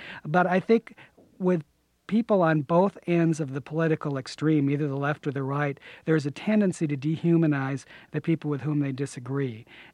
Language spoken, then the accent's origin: English; Aurora, Illinois, United States; I grew up in Aurora, Illinois, which was at that time extremely conservative part of the country.